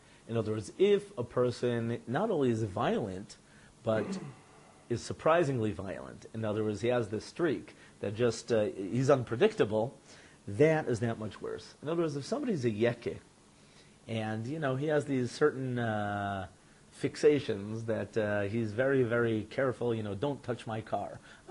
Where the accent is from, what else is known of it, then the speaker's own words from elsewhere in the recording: New York City, New York, United States; You know, when growing up in New York, you come across a lot of different types of violent people.